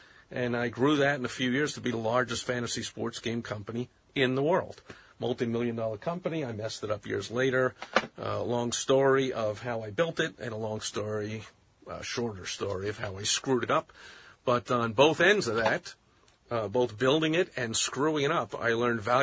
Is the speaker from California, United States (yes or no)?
no; New York, United States; also born or lived in Boston / Chicago; For growing up in New York, spent the first 18 years of my life in New York, and then the next 17 years in Boston, then traveled all around, spent 15 years in Chicago.